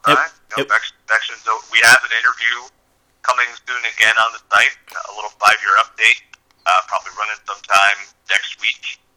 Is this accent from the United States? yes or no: no; Ireland; I'm Irish, Bob. So yeah. I got my drinking very well.